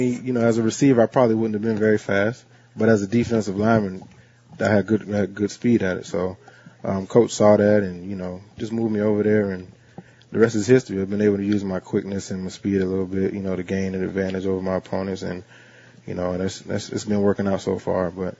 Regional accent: Tampa, Florida, United States; right in my neighborhood where I grew up in the Claremont City area in Tampa, Florida.

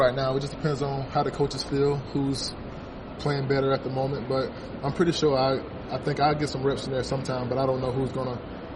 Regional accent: South Carolina, United States; and I'm from South Carolina, and I kind of was a fan for him for a while, so.

